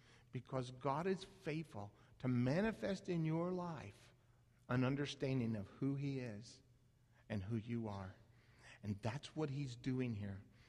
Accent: Phoenix, Arizona, United States; growing up in Phoenix, Arizona, I've lit many of fires in the desert.

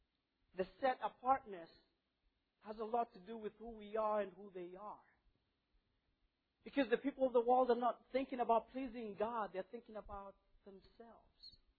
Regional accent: Kenya; It's a British dessert, which I've probably seen because I'm from Kenya.

